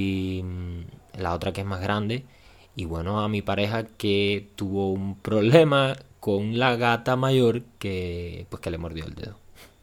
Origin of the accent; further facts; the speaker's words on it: Cuba; Y están pasando muchas cosas fuertes en mi país. Entonces vivir en Cuba es muy difícil.